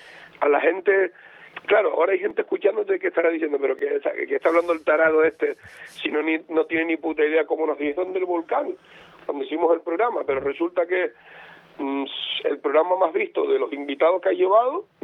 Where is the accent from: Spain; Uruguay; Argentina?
Spain; Valle Seco, Canary Islands; born there; Yo nací en Valle Seco, en un pueblo que llega a la costa, ¿no?